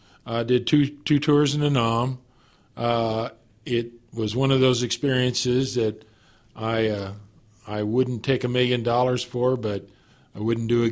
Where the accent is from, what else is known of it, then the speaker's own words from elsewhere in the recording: Kansas City, Missouri, United States; I grew up in what was then called the inner city, which was kind of between Independence and Kansas City, just east of Sheffield Steel.